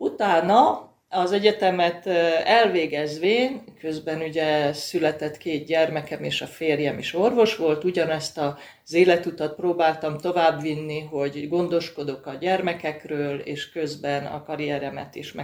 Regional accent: Budapest, Hungary; Gyakorlatilag 2 éves korom óta élek Budapesten, és 72 óta 11. kerületbe.

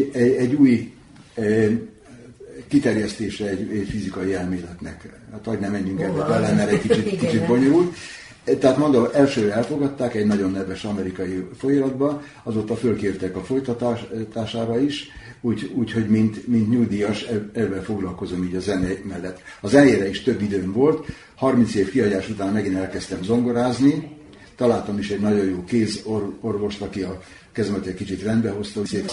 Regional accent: Hungary; Na most hát végül is magyar vagyok

